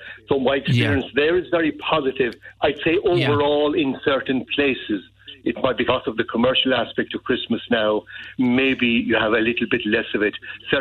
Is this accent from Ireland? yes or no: yes; Munster, Ireland; moved away; I'm from South Kerry, originally from Danskerrigs and later Carrigsaveen. So I've been gone out of South Kerry and Kerry a long time.